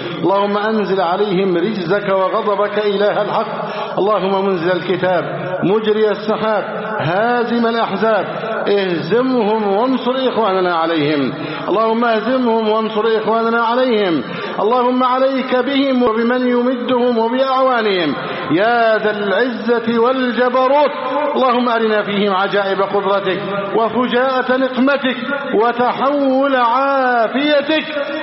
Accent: Egypt

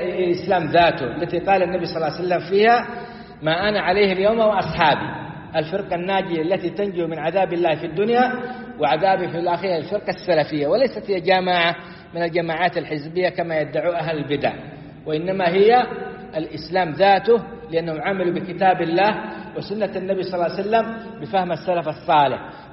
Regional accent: Saudi Arabia; بلادنا السعودية

